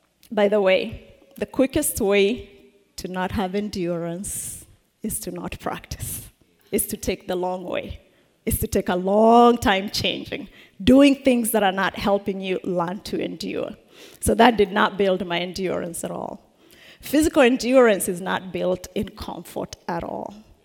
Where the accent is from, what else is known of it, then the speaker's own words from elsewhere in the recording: Kenya; I'm Kenyan. And the first thing they want to say is, oh, by the way, do you run? I said, oh, I'm the Kenyan that doesn't run. I'm that Kenyan.